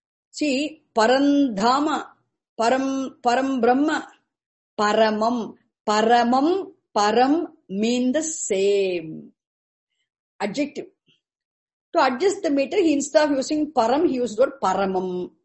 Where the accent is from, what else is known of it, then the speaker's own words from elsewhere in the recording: Tamil Nadu, India; I don't know Hindi much. I'm completely novice, ignorant of Hindi language because I grew up in Tamil Nadu.